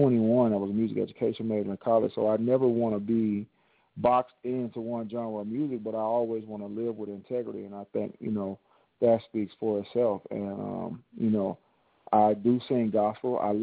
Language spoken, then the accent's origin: English; Alabama, United States; I'm from Alabama. I'm from Alabama, yes.